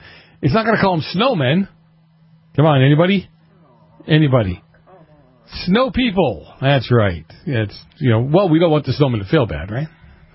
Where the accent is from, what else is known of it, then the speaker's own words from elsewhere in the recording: Boston, Massachusetts, United States; I grew up in Boston. They were all cold. We spent them inside.